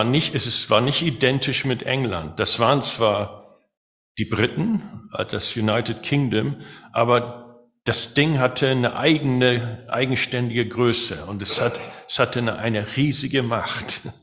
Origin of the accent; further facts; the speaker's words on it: Germany; Manchmal muss man dann als Deutscher, wenn man so im Gespräch ist mit manchen Leuten, den Hitlerzahn ziehen. Dass sie denken, wir sind doch Deutsche, wir müssen doch Hitler toll finden.